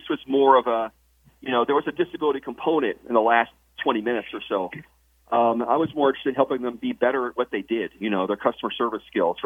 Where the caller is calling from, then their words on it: Columbia, Missouri, United States; Columbia, Missouri.